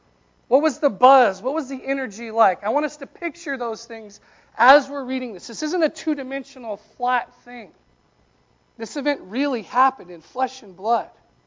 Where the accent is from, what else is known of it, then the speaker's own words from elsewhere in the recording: Colorado, United States; I'm from Colorado. It's a mile high, right?